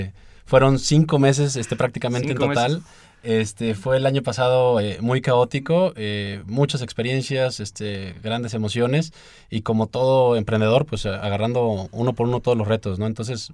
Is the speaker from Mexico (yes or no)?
yes; Mexico; nos volteaban a ver como mexicanos, sin experiencia